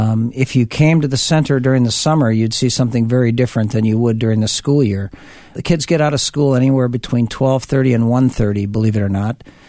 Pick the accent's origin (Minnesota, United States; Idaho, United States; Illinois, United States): Minnesota, United States; St. Paul; Extremely fond memories of growing up in St. Paul. And I grew up playing all different sports.